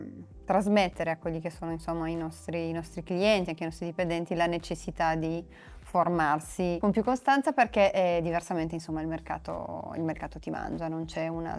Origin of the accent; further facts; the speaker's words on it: Romania; e pensa che sono rumena